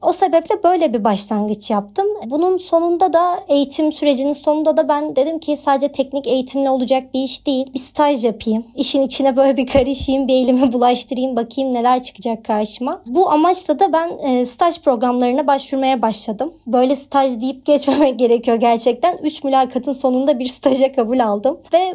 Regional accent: Black Sea Region, Turkey; Bizim Karadenizliyiz de bilirsin. Böyle orada müteahhitlik vesaire çok popüler bir meslek.

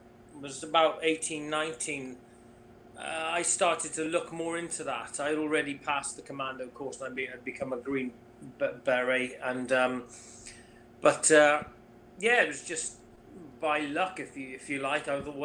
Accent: Haverfordwest, Wales, United Kingdom; I started running up a road in my hometown, Haverford West, and I was running up this Broadhaven Road

